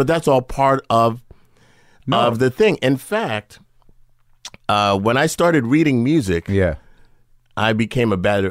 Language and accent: English; New York City, New York, United States; I was very, very fortunate. I grew up in New York City.